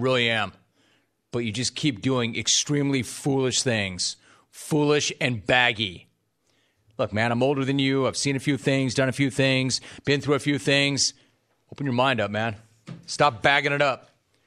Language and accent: English; California, United States; I mean, yeah, I'm from Southern California. We've got beaches here.